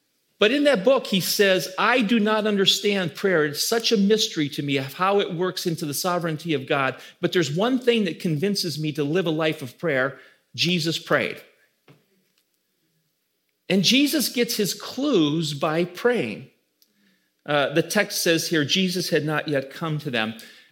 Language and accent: English; Midwest, United States; Now, growing up in the Midwest, everything needs to have utility.